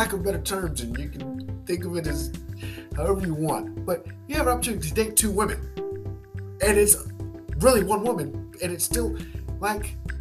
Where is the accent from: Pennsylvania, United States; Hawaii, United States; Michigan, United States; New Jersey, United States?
New Jersey, United States; I am from New Jersey. I was there in Jersey when this happened, 30 minutes from New York.